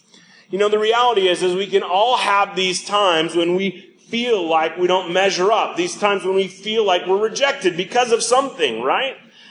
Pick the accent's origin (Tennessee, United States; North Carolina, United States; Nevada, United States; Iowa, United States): Iowa, United States; Sioux Center; I grew up in Sioux Center, Iowa, and we had this recess club.